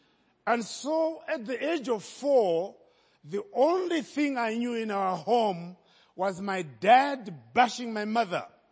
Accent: Zimbabwe; I was born in Zimbabwe by birth. I'm a Zimbabwean. I'm a Malawian through my father, who was a Malawian. A Zambian through my mother, who was a Zambian. And I'm an African through my skin.

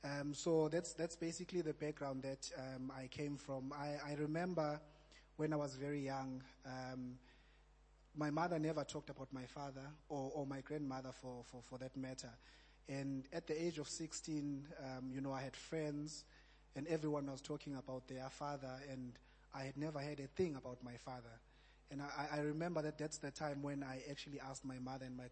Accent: South Africa; as a young man growing up in South Africa.

